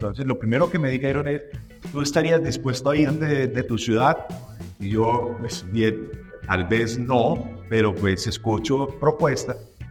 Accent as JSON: {"language": "Spanish", "town": "Manizales", "region": "Caldas", "country": "Colombia", "said": "pero yo me quedo aquí en mi tierra. Y ella me dijo, hombre, pregúntale al menos a tu familia, consúltalo con él. Yo lo hablé con mi esposa. Mi esposa tenía su trabajo también en Manizales. Toda nuestra familia estaba y toda nuestra vida estaba ya desarrollada en Manizales."}